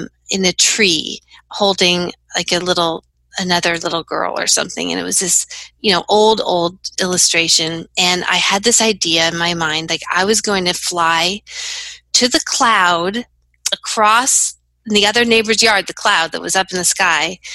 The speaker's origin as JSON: {"language": "English", "town": "Montreal", "region": "Quebec", "country": "Canada", "tie": "born there", "said": "I was born in Montreal, Quebec, and I was 1975, so it was in the mid-70s."}